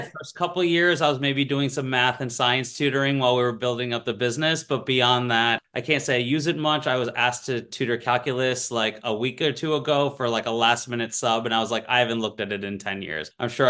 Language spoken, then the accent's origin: English; New Jersey, United States; also born or lived in New York; now in Philadelphia, United States; So I guess I am originally from Jersey. I was born in New York, but lived in Jersey most of my life. Came to Philadelphia for college and never left.